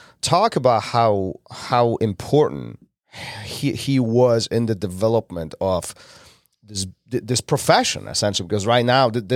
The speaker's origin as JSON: {"language": "English", "country": "Poland", "said": "Poland. I'm from Poland."}